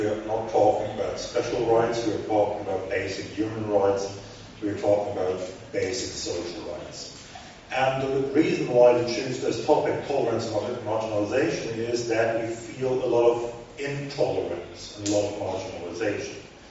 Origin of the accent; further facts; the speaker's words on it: Germany; I'm a liberal from Germany